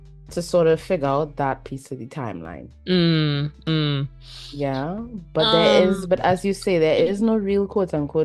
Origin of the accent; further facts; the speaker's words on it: Trinidad & Tobago; you and I now you and I may not be Jamaican, we are Trinidadian, but as persons